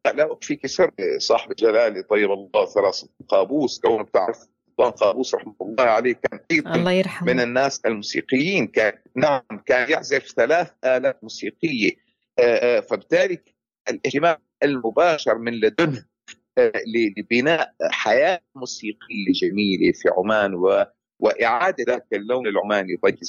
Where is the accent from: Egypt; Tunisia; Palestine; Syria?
Syria; now in Canada; أنا كإنسان مواطن كندي ولكن أصلي عربي سوري وأتشرف بأصلي وانتمائي